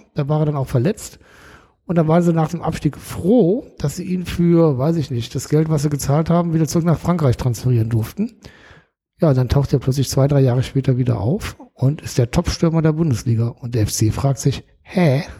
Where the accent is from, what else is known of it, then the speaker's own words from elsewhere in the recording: Rhineland, Germany; als Rheinländer könnte ich ja auch so ein bisschen Sprachtherapie gebrauchen, damit mich die Leute verstehen, ne? Und dann nicht so nuschle.